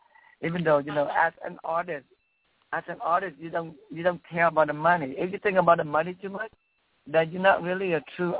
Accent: Vietnam; now in United States; because I came from Vietnam, so Vietnamese culture is very rich and very, you know, very spiritual.

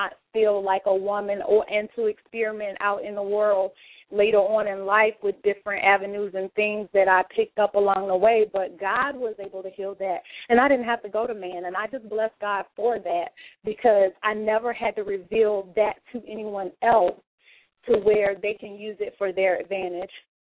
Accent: Bishopville, South Carolina, United States; Well, I came from Bishopville, South Carolina, a small town girl with just a great heart to do for others.

